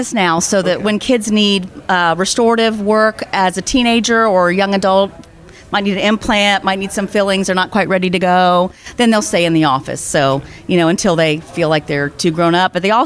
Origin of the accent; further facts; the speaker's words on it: Ladson, South Carolina, United States; I've been in the Low Country for 20 years. I'm from Ladson.